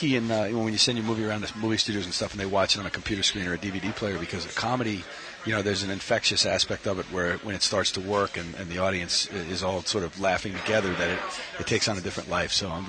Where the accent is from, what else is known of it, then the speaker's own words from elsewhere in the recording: New York, United States; I grew up in New York, and when you're 16 years old, you go get your learner's permit and you try to get your license as quickly as you can